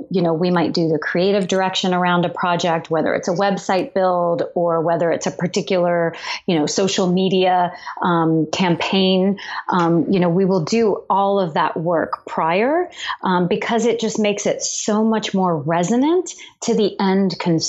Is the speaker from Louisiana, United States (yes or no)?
yes; New Orleans, Louisiana, United States; I'm from New Orleans, and I wrote a letter to the editor of the Times-Picayune, the local paper, about abortion legislation